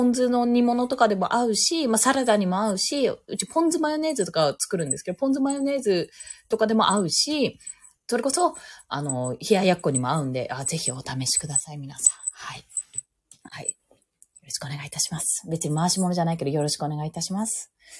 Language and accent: Japanese; Okayama, Japan; 岡山出身なので